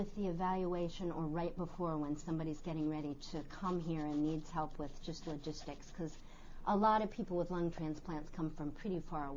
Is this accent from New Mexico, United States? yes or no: no; North Carolina, United States; also born or lived in Massachusetts; No, I'm from North Carolina.